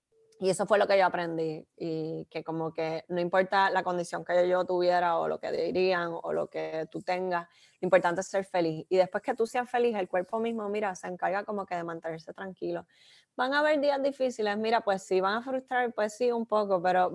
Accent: Puerto Rico; creo que somos las primeras boricuas en hacerlo.

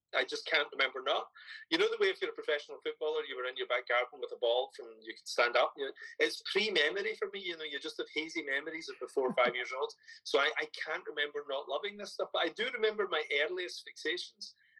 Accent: Scotland, United Kingdom; As a Scottish guy, you know, I live in the UK, and my plan was British comics

